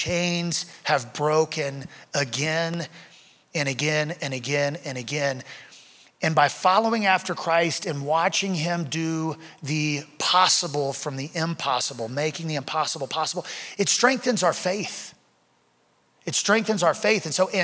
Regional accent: Louisiana, United States; So we're from Louisiana, and Louisiana has this stuff called gumbo mud.

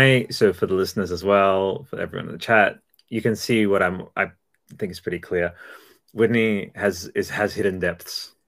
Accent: Australia; but we're Australian. I'm Australian Italian.

